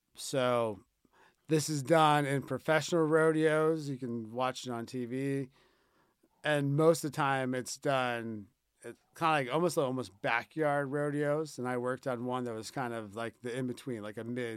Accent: California, United States; Well, as a Californian, I would just say those people came from Nevada.

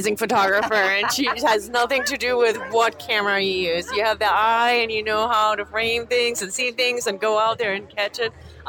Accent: Hamburg, Germany; English is a second language; also born or lived in Florida, United States; now in United States; So I'm from Germany, from Hamburg, Germany originally. I've been in the U.S. for 30 years on and off.

